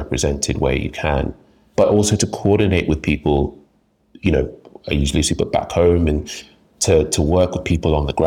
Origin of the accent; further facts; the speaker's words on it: Nigeria; now in London, United Kingdom; my family live in Nigeria. I live in London. I'm back in Nigeria a lot. My experiences of being Nigerian